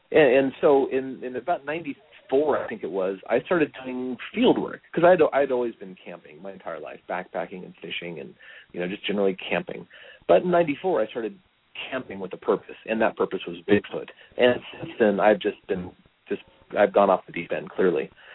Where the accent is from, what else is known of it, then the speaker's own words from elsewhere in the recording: Long Beach, California, United States; I grew up in Long Beach, California.